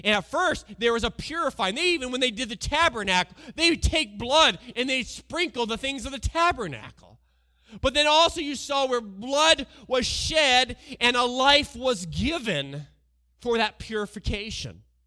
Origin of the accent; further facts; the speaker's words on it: Washington, United States; I'm from Washington State.